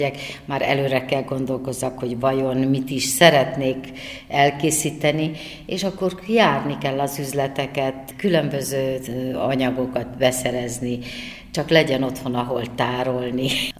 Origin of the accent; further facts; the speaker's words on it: Joseni, Harghita, Romania; visszavisz a szülőfalumba, visszavisz Gyergyóalfaluba, ahonnan elindultam.